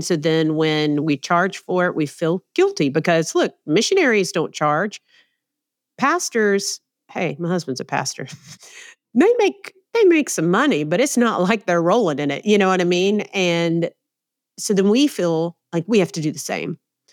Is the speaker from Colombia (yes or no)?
no; Southern United States, United States; accent: southern; now in Savannah, United States; So I'm located in Savannah, Georgia. Most people can tell by my southern accent. It is on the coast of Georgia, which I love.